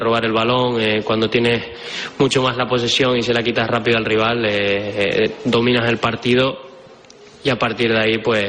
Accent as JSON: {"language": "Spanish", "region": "Canary Islands", "country": "Spain", "said": "La verdad que es un estadio que me gusta, porque es el de mi casa, el de mi tierra"}